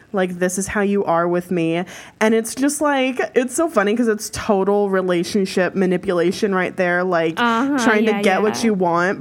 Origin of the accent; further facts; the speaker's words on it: United States; I think, you know what? We're American, however you fucking want to say it.